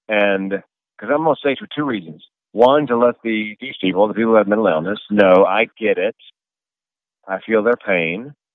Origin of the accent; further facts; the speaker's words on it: Raleigh, North Carolina, United States; Came off the road to some radio back in Raleigh, my hometown, North Carolina.